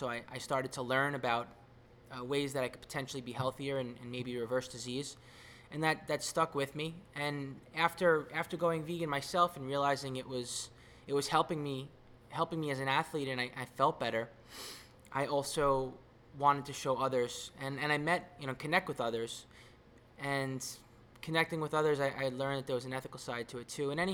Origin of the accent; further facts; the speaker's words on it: Brooklyn, New York, United States; moved away as an adult; I grew up in Brooklyn, New York. Spent the first 27 years of my life there.